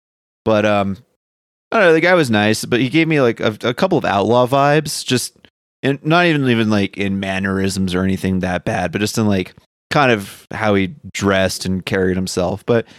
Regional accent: Canada; Well, one, we're Canadian

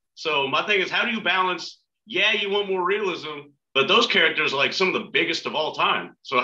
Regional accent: Texas, United States; American citizen. I'm a Texan.

